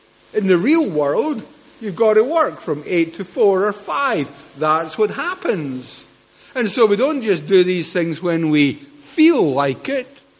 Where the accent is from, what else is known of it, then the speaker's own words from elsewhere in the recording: Scotland, United Kingdom; I'm a Scot.